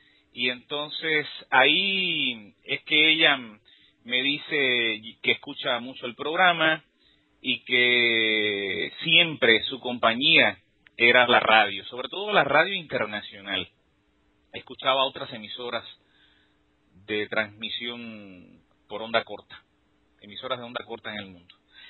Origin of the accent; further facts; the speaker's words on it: Cuba; un día descubre que yo soy cubano. Al parecer se hizo alguna referencia en el mismo programa a que yo había nacido en Cuba o que era cubano